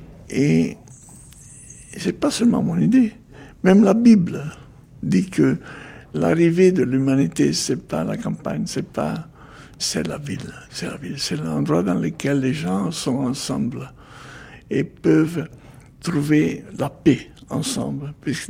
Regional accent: Italy; French is a second language; moved away; moi je suis homme de l'Europe, moi je suis européen, par nature, depuis toujours. Depuis que je suis parti de Milan, de Gênes, en 1965-6, après, je sais pas, moi, je parle l'italien, bien sûr, je parle le français, pas trop, trop bien

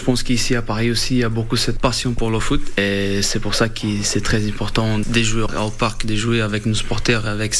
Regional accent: Brazil; Moi, je viens du Brésil.

